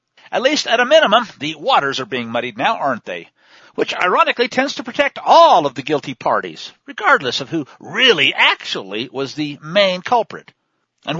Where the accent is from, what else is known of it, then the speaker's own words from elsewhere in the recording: Missouri, United States; hey, I grew up in Missouri, folks, I remember that one